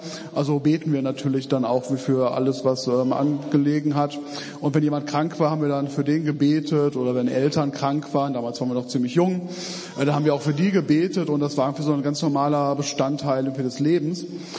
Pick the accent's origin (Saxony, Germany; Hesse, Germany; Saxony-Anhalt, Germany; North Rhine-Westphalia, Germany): North Rhine-Westphalia, Germany; Remscheid; ich komme aus Remscheid. Das kennt kaum einer. Es liegt an der A1 in der Nähe von Köln und meistens kennt man Köln und Wuppertal, aber eben nicht Remscheid.